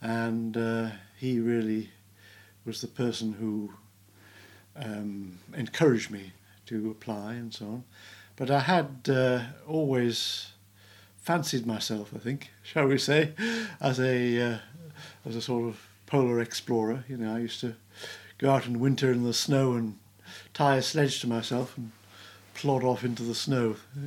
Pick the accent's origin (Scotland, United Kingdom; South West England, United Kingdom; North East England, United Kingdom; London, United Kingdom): North East England, United Kingdom; Newcastle upon Tyne; born there; and I was born in Newcastle upon Tyne.